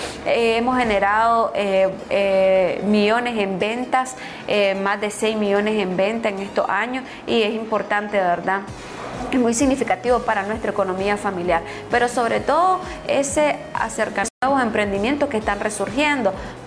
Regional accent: Nicaragua; nosotros como nicaragüenses

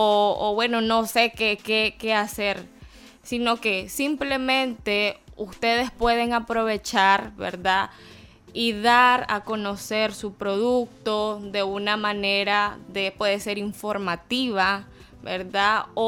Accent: Nicaragua; nosotros como nicaragüenses nos destacamos como personas creativas, personas innovadoras

